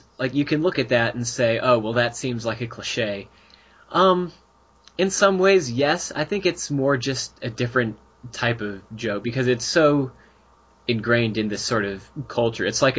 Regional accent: United States; I'd say this must be a cultural thing, but I'm pretty sure we're all American here.

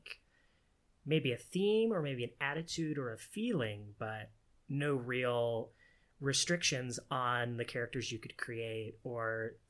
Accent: the South, United States; now in Minnesota, United States; I grew up in the South, and I felt oddly at home when I moved to Minnesota.

